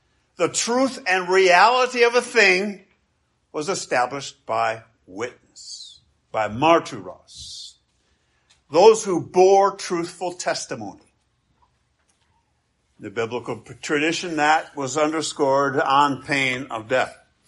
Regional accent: Grand Rapids, Michigan, United States; city archives of Grand Rapids, Michigan, where he contracted to build so much of the north end of my hometown.

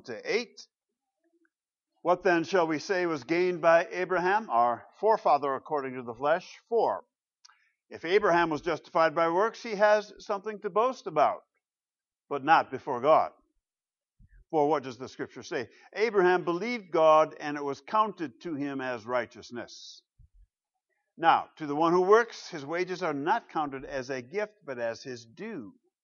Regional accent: Michigan, United States; I grew up in Western Michigan, which is strongly Dutch in its heritage.

